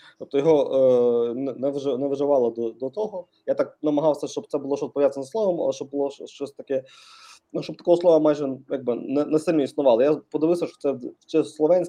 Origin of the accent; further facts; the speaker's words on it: Khodoriv, Lviv Oblast, Ukraine; accent: Lviv; можна сказати, ходорівська, тому що я виріс в Ходорові, невелике місто під Львовом, 60 кілометрів